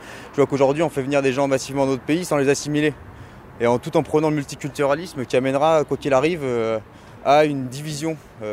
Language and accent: French; France; « voilà, je suis français ». Je ne suis pas franco-algérien, franco-ceci, franco-cela, je suis français, tout simplement.